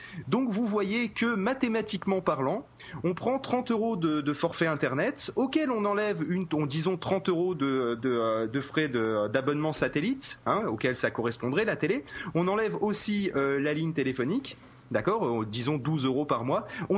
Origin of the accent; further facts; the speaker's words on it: France; nous sommes français, nous devons avoir une exception française